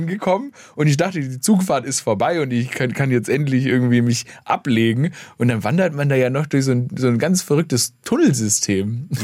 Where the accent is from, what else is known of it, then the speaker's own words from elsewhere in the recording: Stuttgart, Baden-Württemberg, Germany; moved away as an adult; also born or lived in Vienna; now in Berlin, Germany; Irgendwann strampelt man hier ganz wild in Stuttgart rum und entscheidet sich wegzuziehen. Mich erst nach Wien gezogen und habe in Wien studiert.